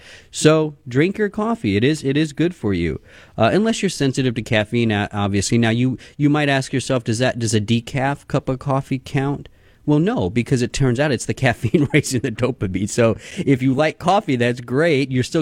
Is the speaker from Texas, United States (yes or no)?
yes; Texas, United States; Love spicy foods. I'm from Texas.